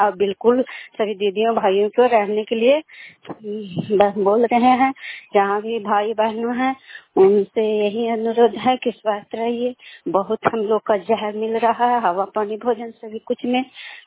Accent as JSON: {"language": "Hindi", "town": "Mahanandpur", "region": "Bihar", "country": "India", "said": "घर महानंदपुर है, नालंदा जिला की निवासी हूँ, दमोदरपुर पंचायत पड़ता है।"}